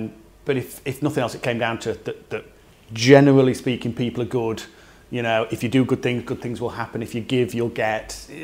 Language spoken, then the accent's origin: English; Sheffield, Yorkshire and the Humber, United Kingdom; now in Wakefield, United Kingdom; English through and through. England born and bred. I was born and raised in Sheffield. I live in Wakefield in West Yorkshire now. But yes, yeah, as English as I think you can get. I'm of a Christian background, Church of England.